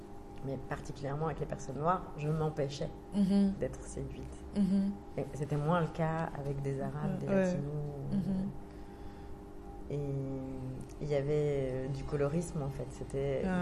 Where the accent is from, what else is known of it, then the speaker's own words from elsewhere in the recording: Djibouti; moi je viens de Djibouti, mais je suis d'origine éthiopienne